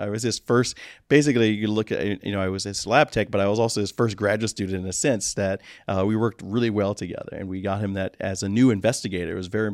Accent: Brusly, Louisiana, United States; now in Rochester, United States; I grew up, my family is from New Orleans, but I grew up in West Baton Rouge Parish in a city known as Brule, Louisiana

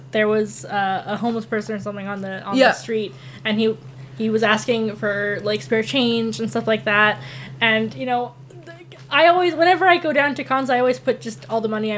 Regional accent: Canada; I'm a Canadian

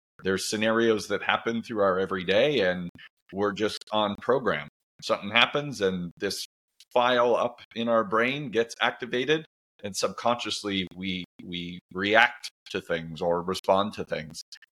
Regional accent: Ontario, Canada; So I went to a local university in my hometown. It was called McMaster University

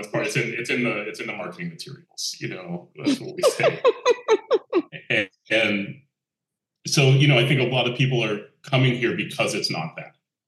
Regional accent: Portland, Oregon, United States; I grew up in Northeast Portland. It was very different 30, 40 years ago.

